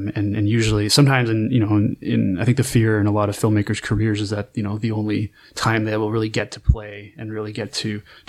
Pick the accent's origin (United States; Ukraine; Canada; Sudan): Canada; Ontario; I grew up in Ontario, and I think this is probably standard for most of English Canada, if not all